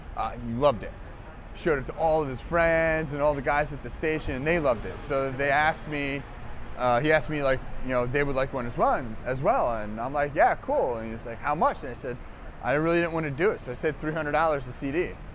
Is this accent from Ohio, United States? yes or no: no; Miami, Florida, United States; also born or lived in Pennsylvania; So I believe my birth, I was born in Pennsylvania, lived in Miami.